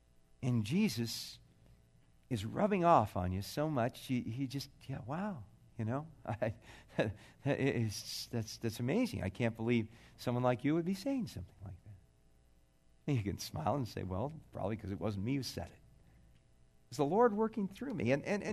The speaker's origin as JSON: {"language": "English", "region": "California", "country": "United States", "said": "Chuck Smith, I'm from Southern California, and I kind of know about Calvary Chapel"}